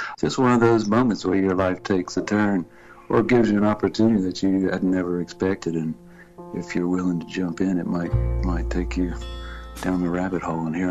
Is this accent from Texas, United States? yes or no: no; Columbia, South Carolina, United States; we grew up together in Columbia, South Carolina